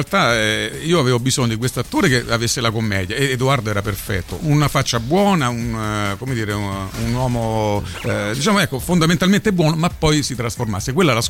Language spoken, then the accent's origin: Italian; Rome, Lazio, Italy; io sono di Trastevere, mia mamma aveva 11 figli, mio padre 10, tutti di Trastevere, ma negli anni 70 hanno venduto le case perché erano brutte, povere, e con quei soldi si andava a Viale Marconi, Magliana